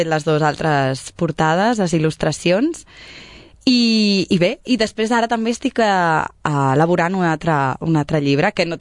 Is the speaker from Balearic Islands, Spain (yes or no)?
no; Sabadell, Catalonia, Spain; jo soc sabadellenca, vaig néixer aquí...